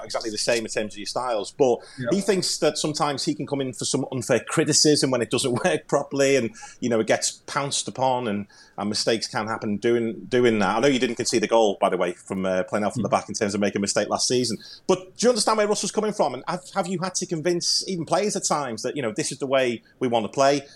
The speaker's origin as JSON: {"language": "English", "town": "Liverpool", "region": "North West England", "country": "United Kingdom", "said": "obviously, when you're not from there, I'm from Liverpool"}